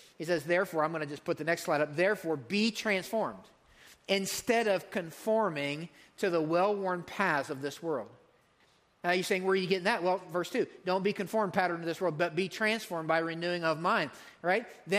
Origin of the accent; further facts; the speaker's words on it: Pennsylvania, United States; But anyways, I grew up in Pennsylvania. We have these things called mountains over there, all right?